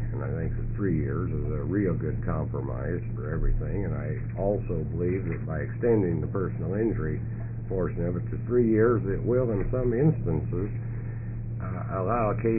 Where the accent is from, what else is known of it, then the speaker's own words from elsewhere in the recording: Burns, Oregon, United States; I am a lawyer from Burns, Oregon, and I would like to appreciate the opportunity to comment upon Senate Bill 134